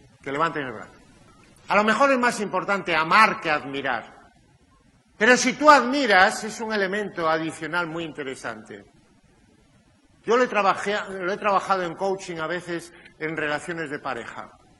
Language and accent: Spanish; Pontevedra, Galicia, Spain; born there; Yo nací en Pontevedra.